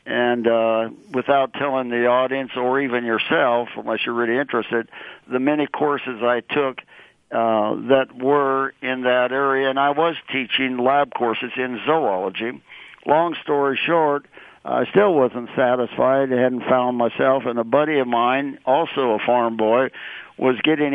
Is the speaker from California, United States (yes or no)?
no; Nebraska, United States; I am a boy from Nebraska in the middle of, like you say, not far from Kearney.